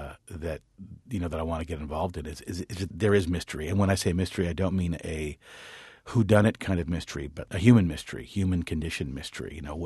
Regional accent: Washington, District of Columbia, United States; fortunately, my father was a career diplomat. I grew up in Washington.

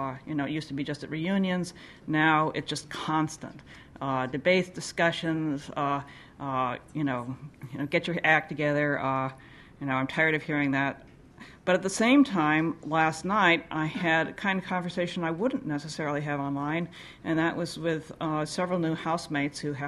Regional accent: Silver Spring, Maryland, United States; I'm from Silver Spring.

